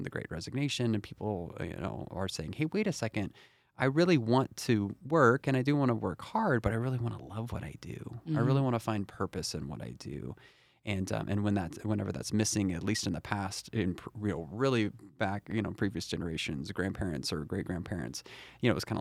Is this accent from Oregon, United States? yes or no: yes; Portland, Oregon, United States; I grew up in the Portland area, and my parents are two of the most hardest working folks ever.